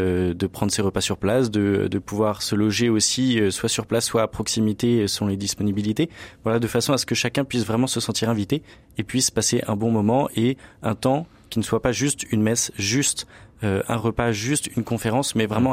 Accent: France; on exporte un petit peu aussi ce principe chez nous en France.

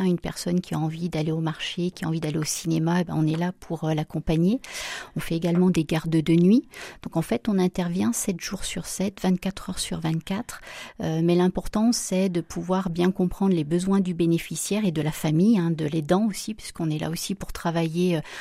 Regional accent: Saint-Étienne, Auvergne-Rhône-Alpes, France; born there; Donc, je suis née à Saint-Étienne et donc mes parents habitent toujours dans la plaine du Forêt.

